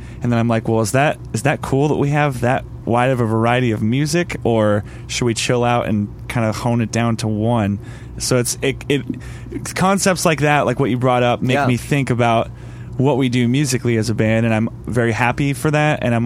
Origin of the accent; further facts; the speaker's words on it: Pennsylvania, United States; He's from New Jersey. I'm from Pennsylvania.